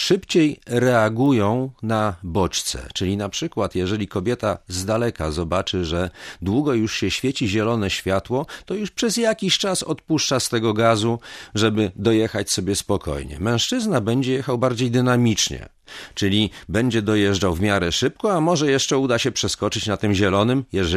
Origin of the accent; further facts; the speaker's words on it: Gdańsk, Pomeranian Voivodeship, Poland; Ja się wychowałem w środowisku trudnym, bo na Dolnym Mieście